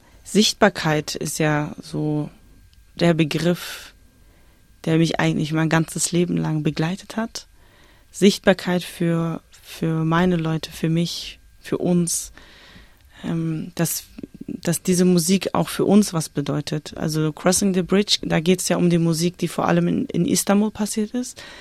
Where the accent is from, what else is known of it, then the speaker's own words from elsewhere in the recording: Hamburg, Germany; als Hamburgerin, die quasi in einem Stadtteil groß wird, wo die unterschiedlichen Kulturen eigentlich voneinander leben